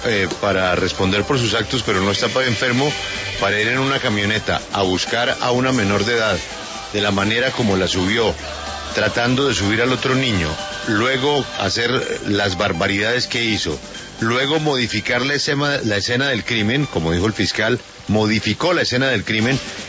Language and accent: Spanish; Colombia; que somos todos los colombianos, que no podemos creer lo que ha sucedido.